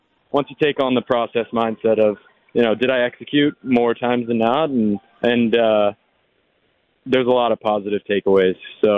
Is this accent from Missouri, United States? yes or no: no; New Jersey, United States; Mostly growing up in the New Jersey area and my dad playing for the Yankees, that's a dream of mine.